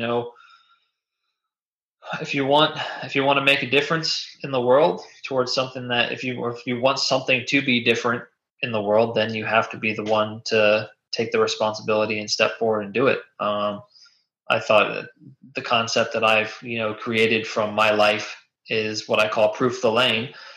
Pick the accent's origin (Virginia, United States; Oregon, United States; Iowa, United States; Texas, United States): Virginia, United States; I'm running for the House of Representatives, U.S. Congress in the state of Virginia, where I grew up in Virginia's 10th district, which is kind of most of Northern Virginia.